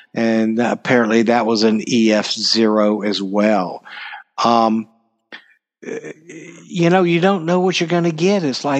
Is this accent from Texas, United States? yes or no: yes; Dallas, Texas, United States; I am from Dallas, Texas. I am a proud Dallas-born native, I love Texas. I am a Texan. I'm a son of the South.